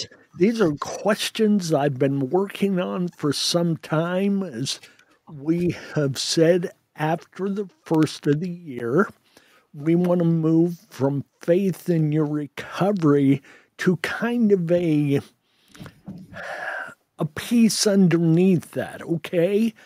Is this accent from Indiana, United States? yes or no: yes; Indiana, United States; I am also from Delaware County, but it's in the state of Indiana, eastern Indiana.